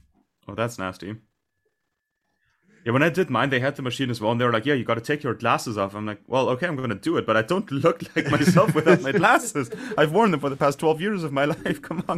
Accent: Germany; as a kid growing up in Germany, I always romanticized the idea of moving to America.

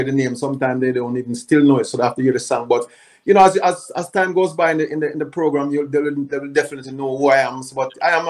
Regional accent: Kingston, Jamaica; cause I come from Kentaya Papin, Kingston 6.

